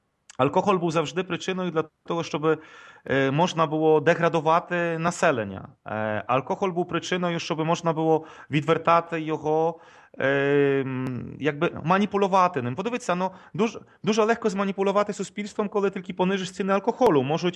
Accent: Poland; я сам поляк

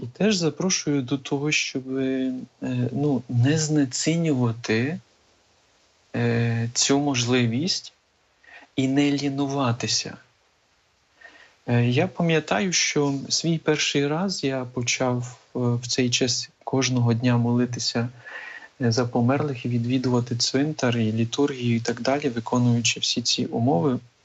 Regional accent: Zakarpattia Oblast, Ukraine; І в нас на Закарпатті, наприклад, звідки я родом

